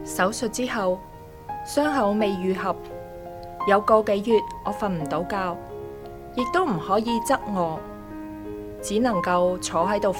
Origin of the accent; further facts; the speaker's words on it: China; 我在国内出生和成长，自细接受无神论和进化论教育